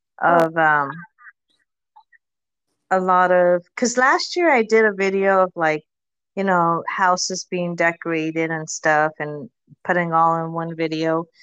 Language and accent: English; California, United States; I'm originally from California. So I've lived through that for like fucking almost 20 years.